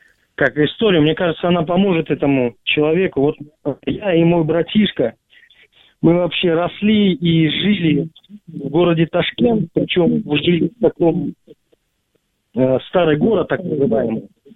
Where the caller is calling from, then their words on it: Krasnodar, Krasnodar Krai, Russia; Так. Я из Краснодара звоню.